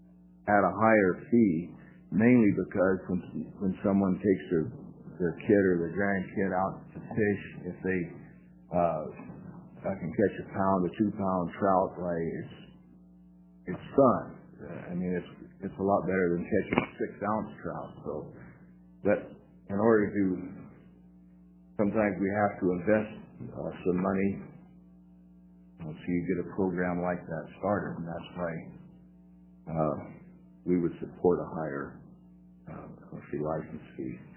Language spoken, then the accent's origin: English; Summer Lake, Oregon, United States; I'm from Summer Lake, Oregon.